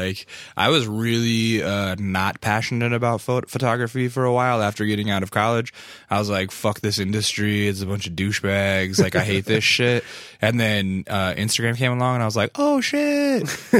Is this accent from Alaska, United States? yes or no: yes; Alaska, United States; I used to come to California on vacation. I'm from Alaska